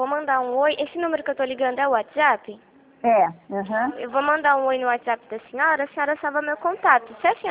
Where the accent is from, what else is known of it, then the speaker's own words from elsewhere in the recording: Rio Claro, São Paulo, Brazil; eu sou daqui de Rio Claro já.